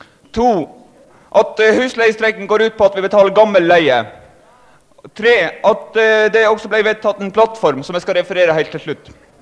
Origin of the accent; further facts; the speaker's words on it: Tromsø, Troms, Norway; Ja, jeg kommer fra Tromsø